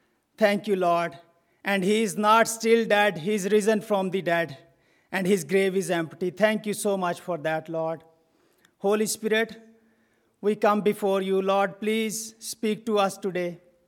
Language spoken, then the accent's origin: English; Pakistan; English is a second language; moved away as an adult; now in United States; I'm from Pakistan, and I've been in America since almost 4 years, right, Hannah? So my wife is here and two children.